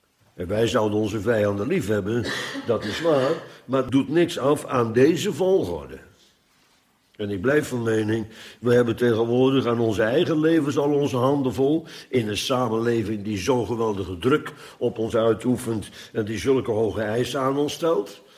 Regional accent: Netherlands; Maar u en ik, wij zijn Nederlanders. Wij maken deel uit van de Nederlandse samenleving.

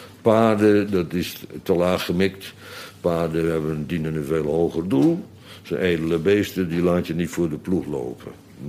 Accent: Bodegraven, South Holland, Netherlands; Daar straks de schillenboer. Die had een paard bij ons in Bodegraven. De groenteboer trouwens ook.

